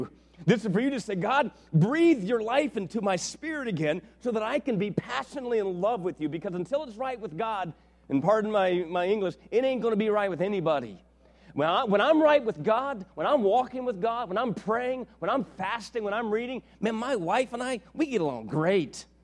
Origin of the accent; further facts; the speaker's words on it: Miami, Florida, United States; And I grew up in Miami. My father was in the Air Force.